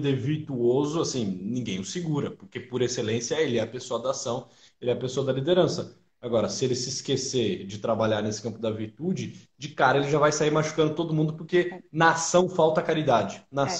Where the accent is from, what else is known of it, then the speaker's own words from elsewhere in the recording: São Paulo, Brazil; o sotaque dela é muito diferente do meu, eu sou aqui do interior de São Paulo.